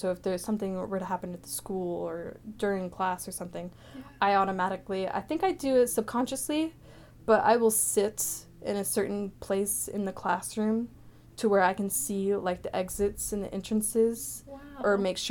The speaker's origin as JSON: {"language": "English", "region": "Maine", "country": "United States", "tie": "born or raised there", "said": "They fell in love, and then they moved back to Maine because that's where he's from. So I grew up in Maine."}